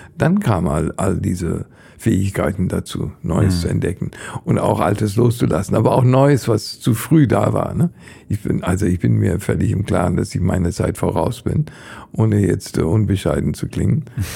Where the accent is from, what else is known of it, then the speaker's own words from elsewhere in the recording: India; Ich kenne immer noch die Namen von Schmetterlingen aus meiner Jugend in Indien.